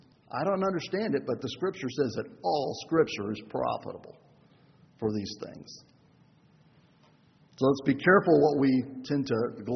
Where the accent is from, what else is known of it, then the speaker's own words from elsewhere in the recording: Panama; about a place I grew up in Panama.